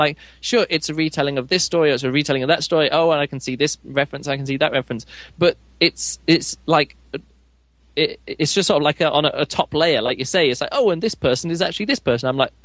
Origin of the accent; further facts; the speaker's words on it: England, United Kingdom; now in Germany; I'm English, but I live in Germany, and so I really don't mind who wins out of this game.